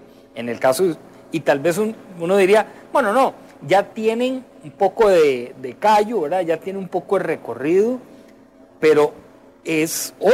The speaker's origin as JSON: {"language": "Spanish", "town": "Concepción de la Unión", "region": "Cartago", "country": "Costa Rica", "said": "porque yo soy de Concepción de la Unión, ahí vivo."}